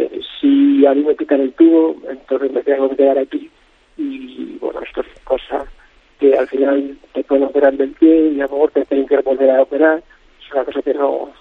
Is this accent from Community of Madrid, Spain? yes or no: yes; Madrid, Community of Madrid, Spain; now in Illescas, Spain; soy de Madrid, pero me trasladé a Illescas y llevo bastante tiempo ahí.